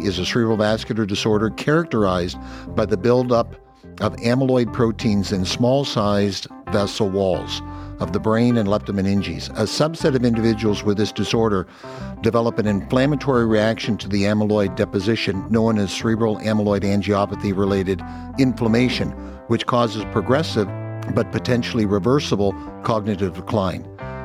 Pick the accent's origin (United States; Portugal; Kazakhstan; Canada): Canada; I'm Canadian as well